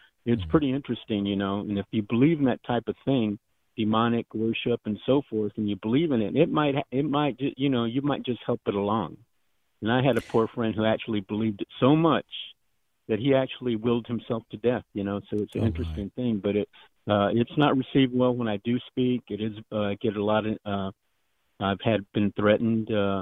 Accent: United States; You know, I'm a Catholic. I'm American Indian, 70 years old.

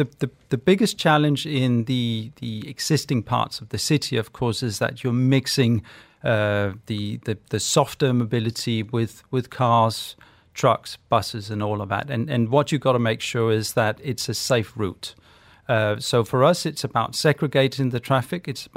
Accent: Denmark; So I'm from Denmark, and in Denmark we probably have some of the highest cyclists in Copenhagen, at least.

